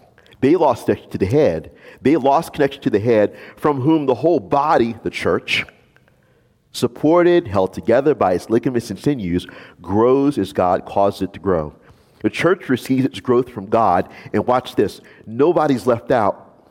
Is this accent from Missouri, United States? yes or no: no; New Orleans, Louisiana, United States; You know, I grew up in New Orleans. We got nice European bakeries. Oh, I love it. Right, I grew up with Euro bakeries, French pastry.